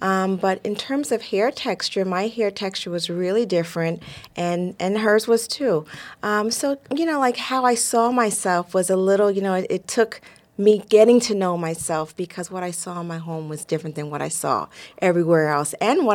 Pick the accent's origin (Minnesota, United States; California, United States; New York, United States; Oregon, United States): New York, United States; Growing up in New York in the 70s with like a short Japanese woman with long straight hair on a block where it was primarily African American